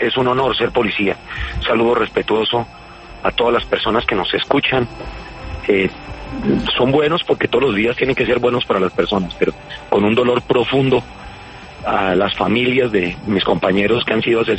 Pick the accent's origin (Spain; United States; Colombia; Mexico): Colombia; Como colombiano